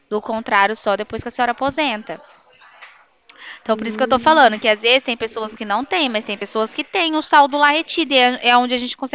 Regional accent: Bebedouro, São Paulo, Brazil; eu sou de Bebedouro, estado de São Paulo.

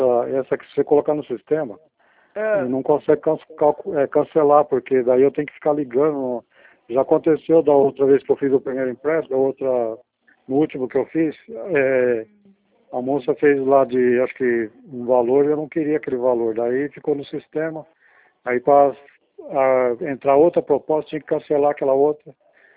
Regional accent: Paraná, Brazil; born there; nasci perto, nasci 60 quilômetros de Maringá, nasci perto de Cianorte.

